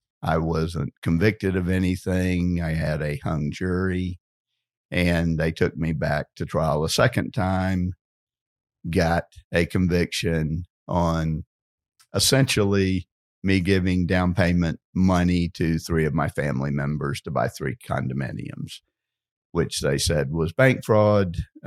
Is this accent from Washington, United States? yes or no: no; Orlando, Florida, United States; also born or lived in South Carolina; I mean, my background, I was born in South Carolina, raised here in Orlando, Florida.